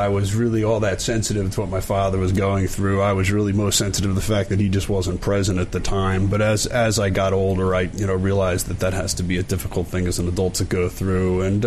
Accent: Philadelphia, Pennsylvania, United States; Born and raised in Philly. Lived on Rittenhouse Square until I was 6 or 7 years old, and then moved into the suburbs, various locations, Jeffersonville and Villanova.

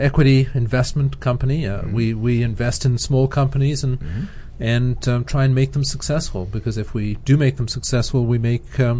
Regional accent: Zimbabwe; moved away as an adult; now in United States; I grew up in Rhodesia, now known as Zimbabwe.

